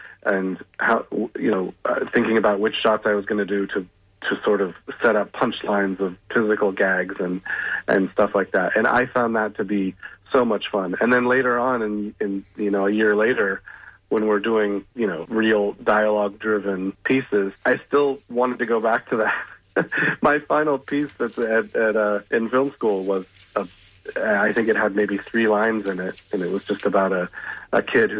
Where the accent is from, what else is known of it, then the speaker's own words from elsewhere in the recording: Seattle, Washington, United States; Because I'm from Seattle. I probably went years without washing my car because it would rain every third day